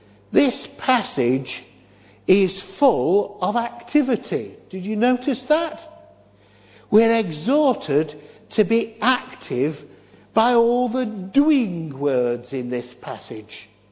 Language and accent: English; Yorkshire and the Humber, United Kingdom; And even as a Yorkshireman, I will make you a promise.